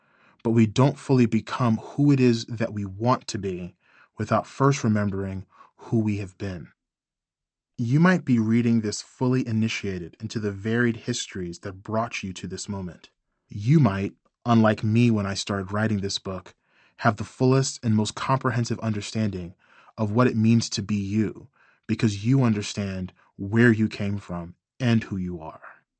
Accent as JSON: {"language": "English", "town": "Tulsa", "region": "Oklahoma", "country": "United States", "tie": "born or raised there", "said": "In my hometown of Tulsa, the massacre of Black Wall Street has been remembered."}